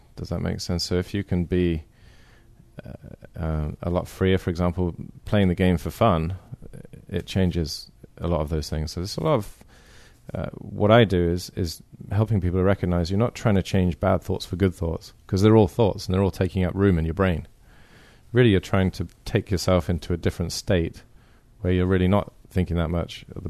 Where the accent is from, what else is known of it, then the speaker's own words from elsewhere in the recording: South West England, United Kingdom; now in San Francisco, United States; Well, I come from England, Cornwall